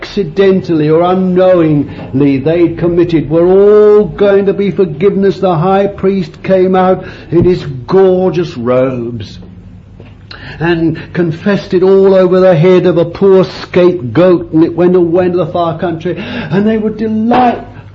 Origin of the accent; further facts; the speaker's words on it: London, United Kingdom; born there; Sorry, I mustn't be too Londonish. I was born in London.